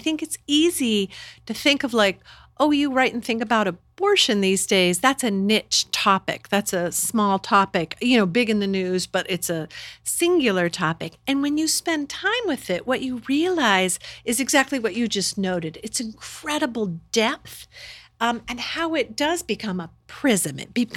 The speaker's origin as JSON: {"language": "English", "region": "Indiana", "country": "United States", "said": "I just grew up, I'm from Indiana. I didn't grow up in a particularly radical environment."}